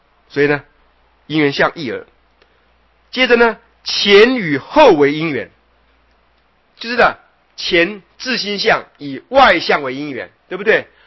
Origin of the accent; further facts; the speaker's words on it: China; 记得我们中国人会有一种习惯